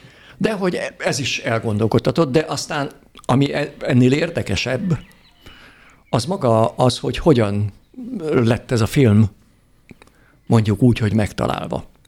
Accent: Csorna, Győr-Moson-Sopron, Hungary; born there; ugye Csornán születtem.

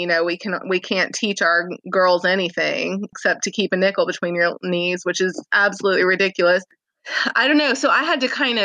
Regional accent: Tennessee, United States; Now, my family is not Southern. They're from Arizona. So I guess they're Southwestern. But I grew up mostly in Tennessee

